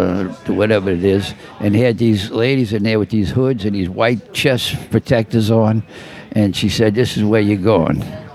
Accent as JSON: {"language": "English", "town": "New Orleans", "region": "Louisiana", "country": "United States", "tie": "born or raised there", "said": "I grew up in the Mid-City. Okay. Mid-City, Alexander Street, Canal Street, by City Park."}